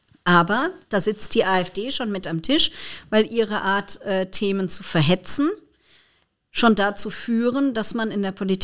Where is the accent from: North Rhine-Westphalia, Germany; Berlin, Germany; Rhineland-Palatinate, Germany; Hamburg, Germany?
Rhineland-Palatinate, Germany; Mainz; wie man bei uns in Mainz sagt